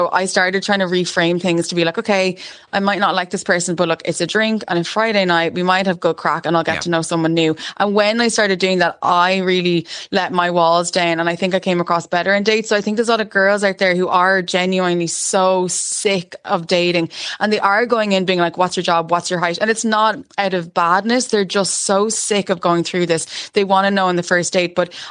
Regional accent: Ireland; And as Irish women, we want the crack, and we want it to be fun

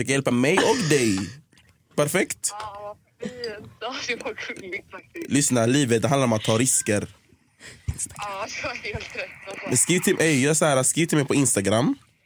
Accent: Gothenburg, Västra Götaland County, Sweden; alla fall. Jag är från Göteborg, jag är 27 år gammal

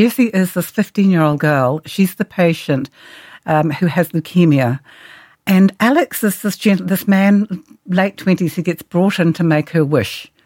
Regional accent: New Zealand; Growing up in New Zealand

